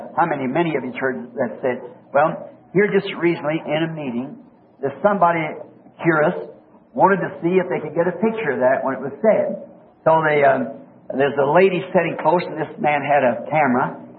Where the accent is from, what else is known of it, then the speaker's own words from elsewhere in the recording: Ireland; My people are Catholic, as you know, being an Irishman.